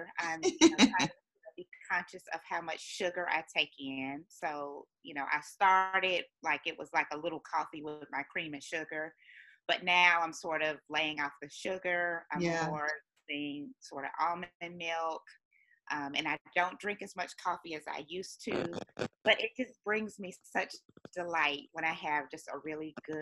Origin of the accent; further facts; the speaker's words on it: Atlanta, Georgia, United States; now in Jacksonville, United States; I grew up in Atlanta, Georgia.